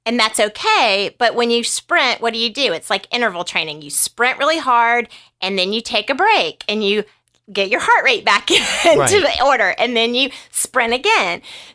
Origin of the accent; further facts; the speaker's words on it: Southern United States, United States; accent: Southern; I'm never going to pronounce this right because my Southern accent's going to kill it